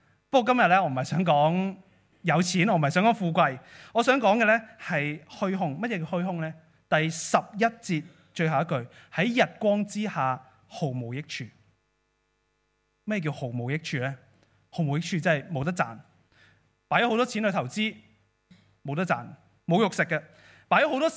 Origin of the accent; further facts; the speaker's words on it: Hong Kong; 或者如果用我们香港人会比较明白的字呢，浮云啊